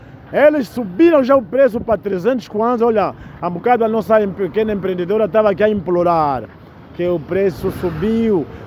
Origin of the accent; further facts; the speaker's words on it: Angola; pois isso nos caracteriza como angolanos. Nós somos angolanos, então não somos só um povo, somos muitos povos.